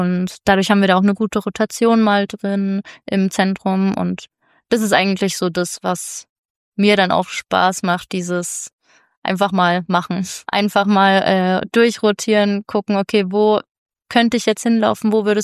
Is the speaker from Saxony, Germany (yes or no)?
yes; Dresden, Saxony, Germany; also born or lived in Leipzig; tatsächlich bin ich in Leipzig geboren, okay, weil meine Eltern da noch da gewohnt haben. Aber meine Mama kommt auch ursprünglich aus Dresden und dann sind wir relativ zügig nach Dresden gezogen wieder.